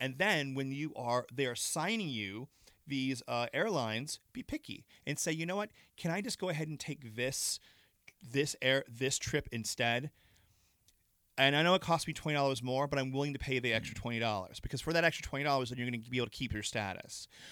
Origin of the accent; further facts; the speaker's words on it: Orlando, Florida, United States; now in Los Angeles, United States; I go to Orlando a lot because Orlando's my hometown.